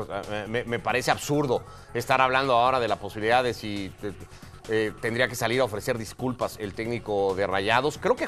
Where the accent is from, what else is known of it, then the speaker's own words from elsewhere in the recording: Mexico; porque nadie nos quiere, porque somos mexicanos.